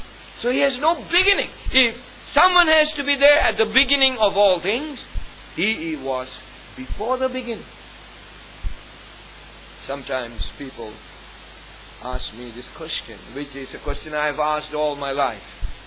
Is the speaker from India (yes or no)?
yes; India; Of course, I was brought up in India.